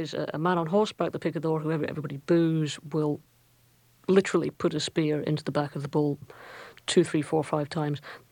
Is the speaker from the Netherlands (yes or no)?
no; Scotland, United Kingdom; It's not to do with being Scottish, because we don't do it either.